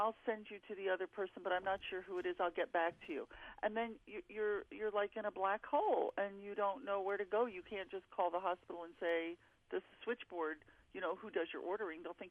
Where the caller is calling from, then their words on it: Florida, United States; South Florida.